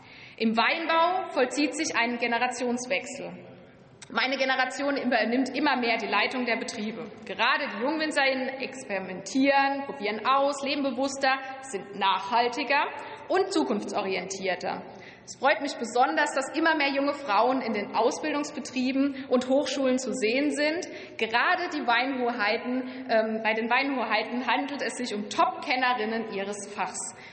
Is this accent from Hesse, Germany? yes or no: no; Niederkirchen, Rhineland-Palatinate, Germany; ich bin ein Pfalzkind. Aufgewachsen in Niederkirchen, einem Weindorf bei Deidesheim und Forst, an der Deutschen Weinstraße, im zweitgrößten Anbaugebiet Deutschlands, der Pfalz.